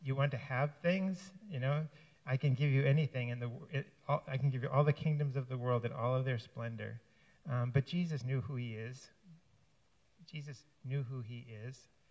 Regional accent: Massachusetts, United States; When I grew up in Massachusetts, it was really popular back then.

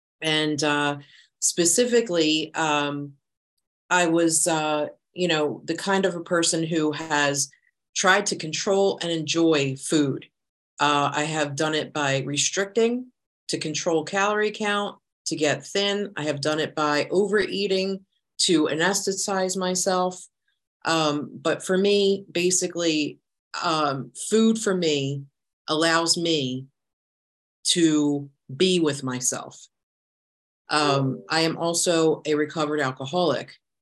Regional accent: Philadelphia, Pennsylvania, United States; now in Virginia, United States; And I am coming to you from Northern Virginia by way of Philadelphia. So I was born and raised in Philly.

